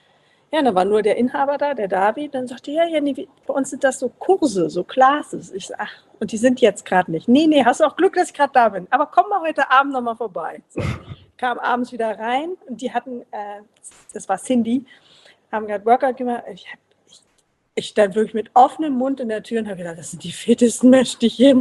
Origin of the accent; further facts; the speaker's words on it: Berlin, Germany; Ich komme ursprünglich aus Berlin